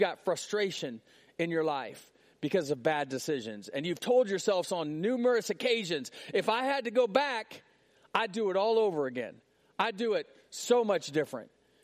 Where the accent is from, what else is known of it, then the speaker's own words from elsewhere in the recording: United States; That's a day, as an American, I will never forget.